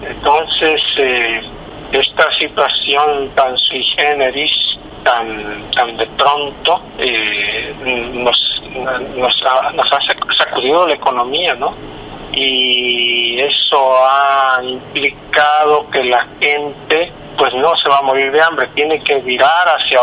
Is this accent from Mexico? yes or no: yes; Mexico; tenemos esa virtud como país, como pueblo, como mexicanos.